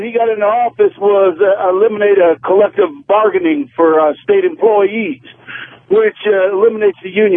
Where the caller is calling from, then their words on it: Indiana, United States; Hi, first time caller.